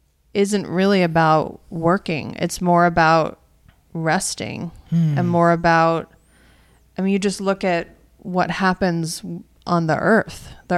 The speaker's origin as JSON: {"language": "English", "region": "Vermont", "country": "United States", "tie": "born or raised there", "lives_now": "Southern California, United States", "said": "which we don't have here in Southern California. But I grew up in Vermont. And so this time of year was always this like sleepy, snuggly"}